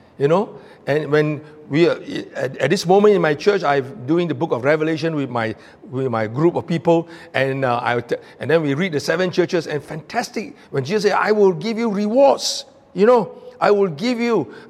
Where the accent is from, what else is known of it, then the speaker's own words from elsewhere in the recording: Malaysia; I said, "Yeah, we are Chinese, but we are from Malaysia."